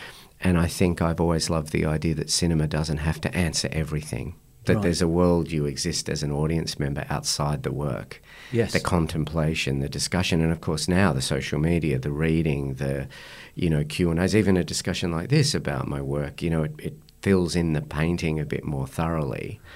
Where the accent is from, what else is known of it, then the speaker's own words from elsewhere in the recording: Blaxland, New South Wales, Australia; also born or lived in England; We grew up in East Blaxland in the Lower Blue Mountains, and we moved to England, lived there for 3 years in the early 70s